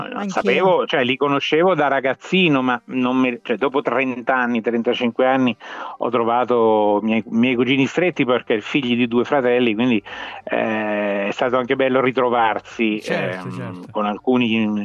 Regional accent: Umbria, Italy; il ramo di famiglia è venuto qui in Umbria, quindi io sono umbro da parecchie generazioni, però Piazza Magione a Palermo è l'origine vera.

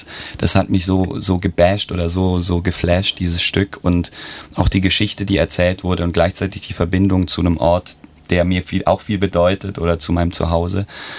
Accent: Tübingen, Baden-Württemberg, Germany; ich bin Tübinger, ich komme aus Tübingen

